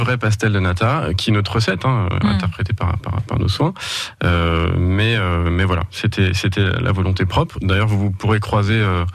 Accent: France; born there; je suis né en France, mes parents sont portugais

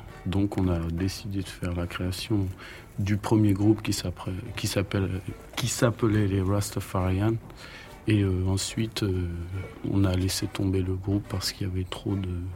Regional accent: French Guiana; Je suis Guyanais, Guyane française.

